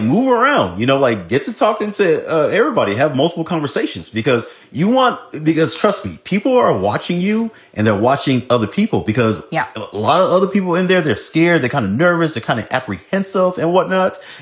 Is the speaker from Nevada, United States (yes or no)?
yes; Las Vegas, Nevada, United States; We're from Las Vegas.